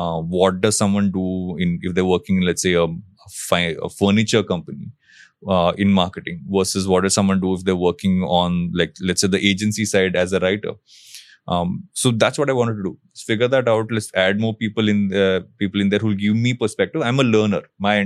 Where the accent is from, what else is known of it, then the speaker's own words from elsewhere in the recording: India; first language Telugu; English is a second language; I think Telugu might be more natural to me than Hindi will be, because it's my mother tongue.